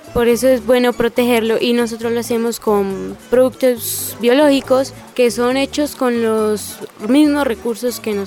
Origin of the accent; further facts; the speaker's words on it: Chiquinquirá, Boyacá, Colombia; soy de Varela, Chiquinquirá.